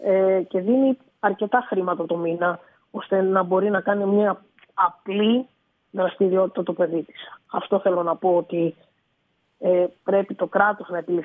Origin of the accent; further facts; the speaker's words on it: Alexandroupoli, East Macedonia and Thrace, Greece; Εγώ τυχαίνει να είμαι και από την Αλεξανδρούπολη